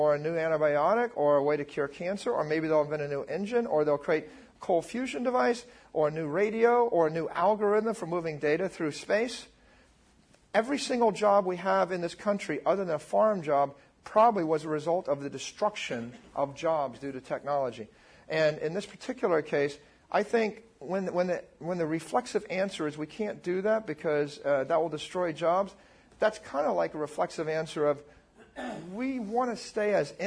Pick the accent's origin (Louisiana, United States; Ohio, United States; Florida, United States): Ohio, United States; Dayton; By the way, I went to Fairborn High School. I grew up outside of Dayton